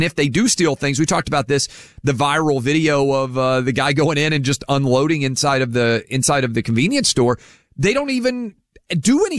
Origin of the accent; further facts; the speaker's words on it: Nashville, Tennessee, United States; But I grew up in Nashville. I'd never been out to the West Coast at all until I was in college.